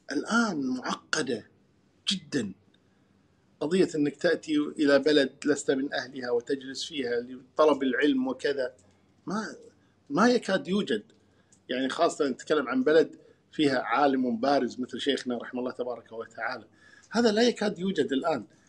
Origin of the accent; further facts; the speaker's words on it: Kuwait; يعني يأتون على كفالتنا مثلا إلى بلادنا الكويت، هنا ساكن